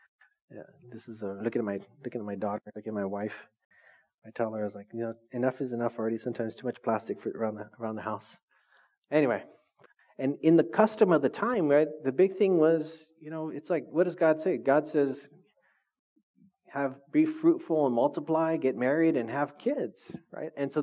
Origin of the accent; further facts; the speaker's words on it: Orange Cove, California, United States; my brother and I, we grew up pretty poor. We grew up in Orange Cove.